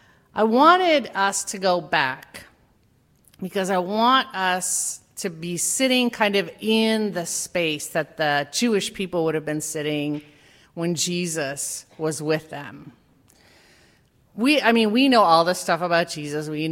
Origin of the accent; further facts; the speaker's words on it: Vineland, Ontario, Canada; now in United States; Southern Ontario, in Vineland, Ontario.